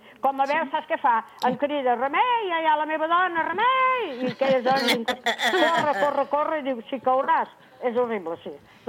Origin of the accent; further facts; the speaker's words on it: Sant Sadurní d'Anoia, Catalonia, Spain; que jo soc de Sant Sadurní. Soc de Sant Sadurní, jo, eh?